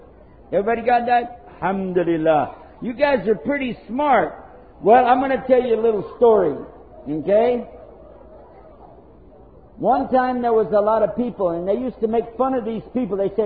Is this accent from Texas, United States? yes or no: yes; Texas, United States; I'm from United States. Actually, I'm from Texas. Anybody know Texas?